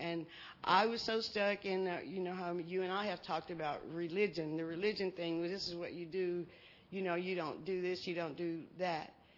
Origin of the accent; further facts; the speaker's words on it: Crane, United States; I was born and raised here in Crane, America.